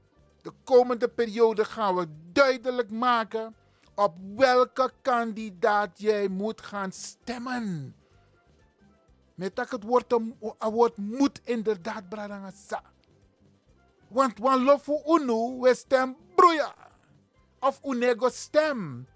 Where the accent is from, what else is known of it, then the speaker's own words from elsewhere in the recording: Netherlands; Wij zijn Nederlanders. We zijn geen Hollanders. Hollanders zijn witte Nederlanders. Wij kunnen nooit een Hollander zijn, want we zijn niet wit. Dus daarom zijn we Nederlander.